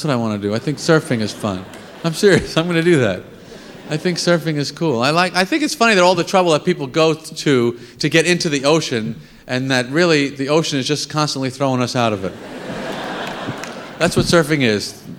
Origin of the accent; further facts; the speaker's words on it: Massapequa, New York, United States